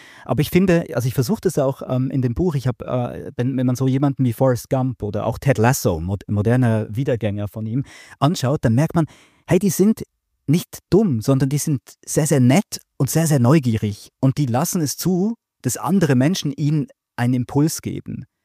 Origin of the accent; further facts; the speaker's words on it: Bern, Switzerland; Ich bin in Bern aufgewachsen. Damals war das Stadttheater total für mich langweilig.